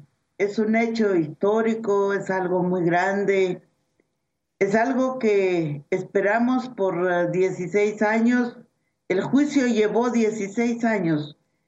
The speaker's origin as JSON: {"language": "Spanish", "country": "Guatemala", "moved": "yes", "said": "yo salí de Guatemala en un exilio forzoso."}